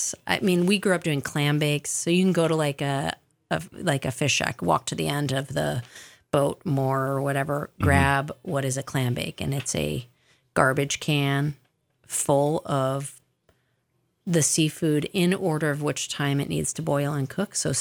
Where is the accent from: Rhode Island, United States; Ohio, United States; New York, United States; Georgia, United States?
Rhode Island, United States; Warwick; And in Warwick, it is Rhode Island Patriots burned a British revenue schooner called the HMS Gatsby after it was chasing down a local boat